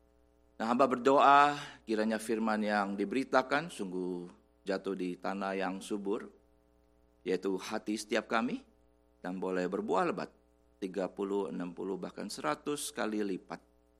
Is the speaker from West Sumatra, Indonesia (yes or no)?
no; Bandung, West Java, Indonesia; saya datang dari Bandung.